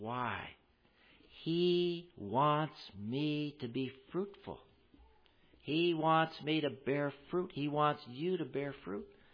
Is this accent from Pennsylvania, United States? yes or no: no; Rochester, New York, United States; I grew up in Rochester, New York